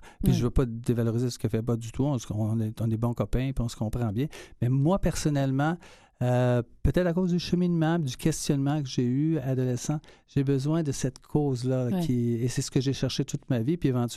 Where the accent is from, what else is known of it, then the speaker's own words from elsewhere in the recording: Laval, Quebec, Canada; also born or lived in Montreal; je suis Montréalais de naissance. Je suis mm-hmm. né dans le quartier Hochelaga-Maisonneuve. J'ai grandi ensuite à Laval, à Saint-Mé-Sainte-Paul. Je suis le deuxième d'une famille de quatre enfants. Père ouvrier, une enfance très heureuse.